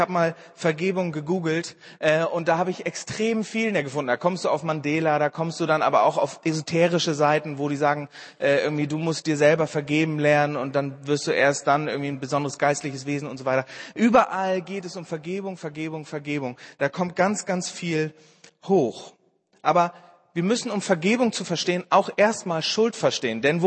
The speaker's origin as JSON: {"language": "German", "region": "Bremen", "country": "Germany", "said": "Ich komme aus Bremen ursprünglich und habe ein Praktikum in Marburg gemacht."}